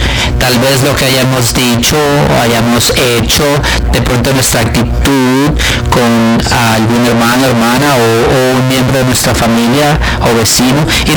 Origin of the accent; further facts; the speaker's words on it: China; Soy originalmente de China, pero estoy estudiando la universidad aquí.